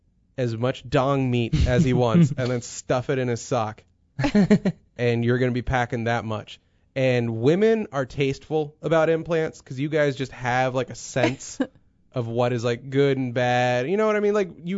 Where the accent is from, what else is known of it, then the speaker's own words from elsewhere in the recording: United States; Just by being American, I'm ahead of the curve.